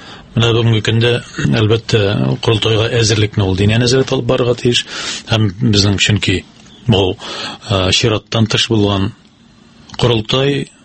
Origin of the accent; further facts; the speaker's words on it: Oly Tarkhan, Tatarstan, Russia; born there; Мен иң беренче үзем туым белән Тәтеш районыннан Олы Тархан дип аталган авылдан